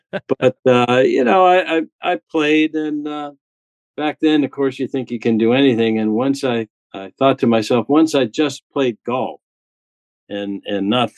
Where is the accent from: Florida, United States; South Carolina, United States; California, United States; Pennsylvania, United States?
Pennsylvania, United States; Erie; And we grew up in Erie. One of seven children, and my dad is a blue-collar foundry worker for General Electric